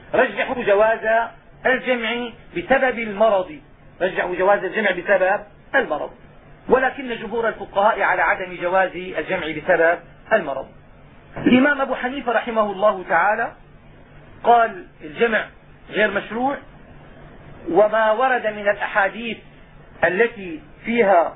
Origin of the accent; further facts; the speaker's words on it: Kuwait; فما يفعله الناس اليوم هنا عندنا في الكويت